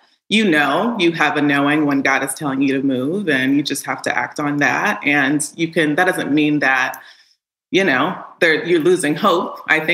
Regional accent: Chicago, Illinois, United States; also born or lived in Houston; So I was born in Houston, but raised in Chicago.

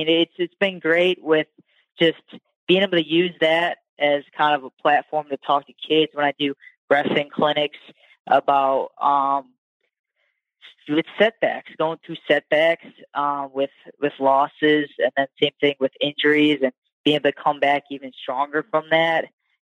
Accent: Cleveland, Ohio, United States; In Cleveland, and especially in Cleveland, since this is my hometown, I wanted to leave a lasting memory for all the people that helped support me as I grew up in the area.

